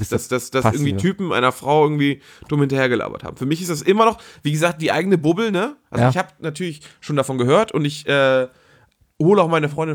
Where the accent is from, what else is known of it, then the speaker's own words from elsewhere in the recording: Geesthacht, Schleswig-Holstein, Germany; wir kommen aus Geesthaus, einem Vorort von Hamburg